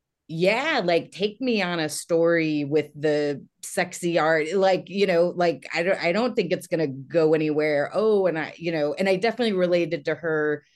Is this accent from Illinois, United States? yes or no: no; Texas, United States; I'm from Texas, but I was